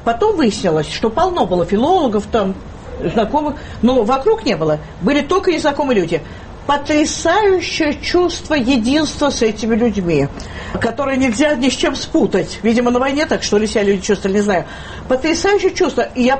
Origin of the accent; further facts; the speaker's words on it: Moscow, Russia; меня задело, что я москвичка, мне будут объяснять, когда мне по своему городу ходить.